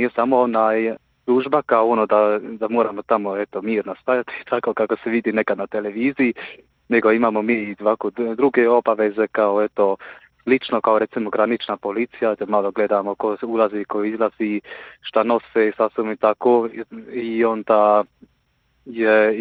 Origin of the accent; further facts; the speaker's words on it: Switzerland; ja ako sam evo sada rođen i odrastao u Švicarskoj, imam švicarsko državljanstvo